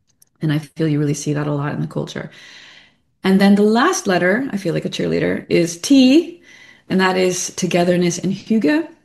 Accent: United States; but that I have done myself as an American.

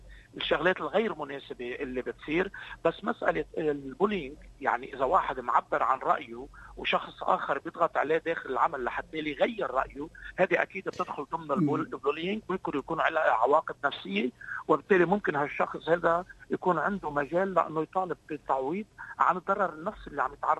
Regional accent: Syria; يعني أنا سوري أنا ما بحب أقول my partner

